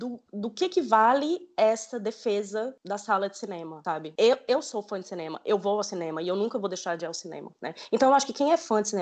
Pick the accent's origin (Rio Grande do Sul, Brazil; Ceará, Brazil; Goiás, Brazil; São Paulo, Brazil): Ceará, Brazil; Eu sou cearense, né, no interior do Ceará existem 4 cinemas.